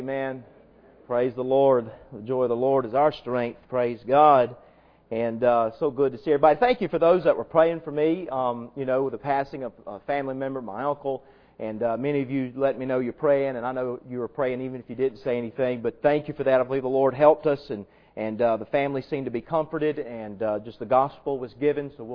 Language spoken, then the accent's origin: English; South Carolina, United States; I'm a boy from South Carolina. I had to do it.